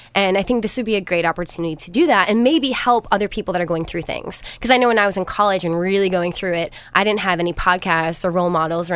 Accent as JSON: {"language": "English", "region": "Wisconsin", "country": "United States", "tie": "born or raised there", "said": "I am from a cornfield."}